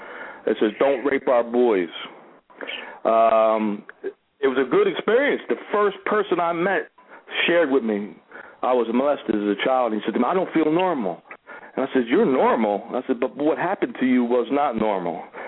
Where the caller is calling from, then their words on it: Williamstown, New Jersey, United States; I'm from Williamstown, New Jersey.